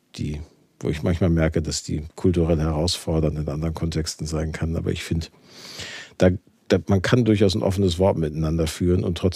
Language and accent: German; Gelsenkirchen, North Rhine-Westphalia, Germany; wenn man dann da Kinder aus anderen Gegenden Deutschlands traf und man sagte denen, wir kommen aus Gelsenkirchen